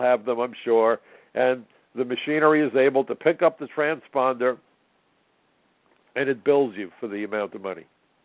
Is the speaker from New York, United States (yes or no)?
yes; New York City, New York, United States; I'm a Democrat. I'm a New Yorker. I tend to be liberal on many issues